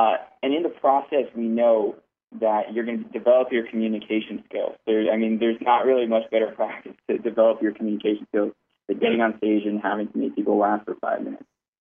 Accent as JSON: {"language": "English", "region": "New Jersey", "country": "United States", "said": "How you guys, I'm from Passaic County, so I know that's how we do things right up there."}